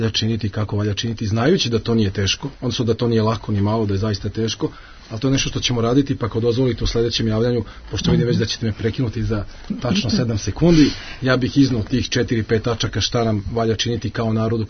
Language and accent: Serbian; Serbia; Meni bi bilo i bi kao Srbin i kao predsjednički kandidat jako zadovoljan